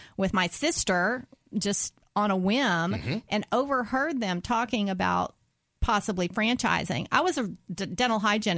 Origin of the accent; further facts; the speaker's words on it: New Orleans, Louisiana, United States; also born or lived in Nagoya, Japan; But I grew up basically in New Orleans